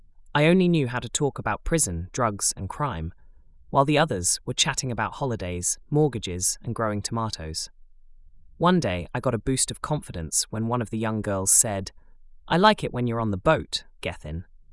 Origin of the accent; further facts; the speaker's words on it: Portsmouth, South East England, United Kingdom; Growing up in Portsmouth, I was told I was naughty at home, school, and by social workers.